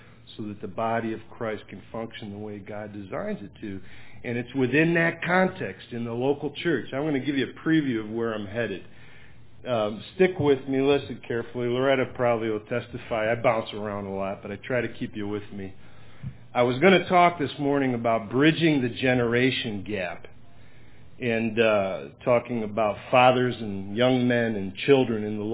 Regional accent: Cleveland, Ohio, United States; I'm from the Cleveland, Ohio area

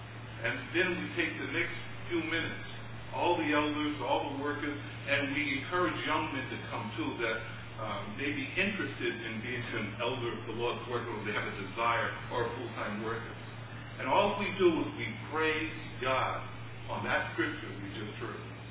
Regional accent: Bristol, Connecticut, United States; from Bristol, Connecticut.

